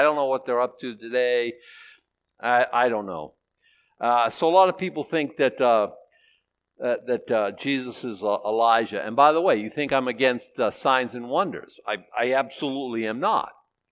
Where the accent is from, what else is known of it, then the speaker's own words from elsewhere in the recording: Boston, Massachusetts, United States; born there; I've been political my whole life. I was born in Boston, okay?